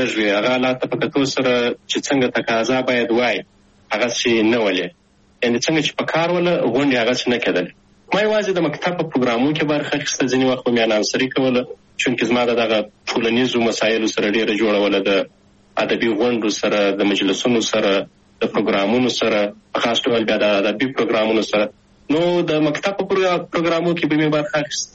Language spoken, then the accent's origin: Pashto; Shajoy, Zabul, Afghanistan; also born or lived in Kabul; زه اصلا د زابل ولایت د شاجوی ولسوالی یم. تقریبا په 2015 میلادي کې د زابل په شاجوی کې د مسازو په نوم په یوه کلي کې هلته ونړۍ ته راغلم